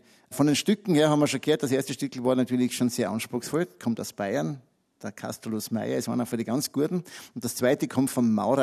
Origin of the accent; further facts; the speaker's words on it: Stiwoll, Styria, Austria; ich bin aus Stivol, also sind wir draufgekommen, dass wir fast Tür an Tür wohnen, weil Stivol ist ja riesengroß.